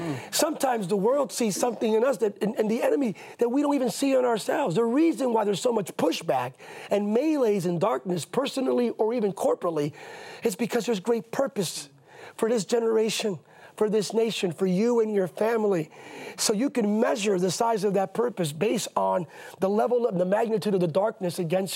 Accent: Bethlehem, Pennsylvania, United States; I'm a kid from Bethlehem, Pennsylvania.

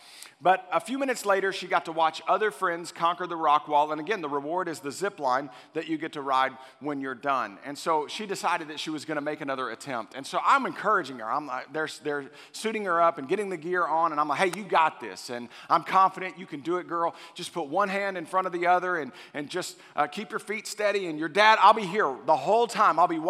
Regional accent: Texas, United States; I grew up in Central Texas. I've told you guys this before. I went to a small private Christian school

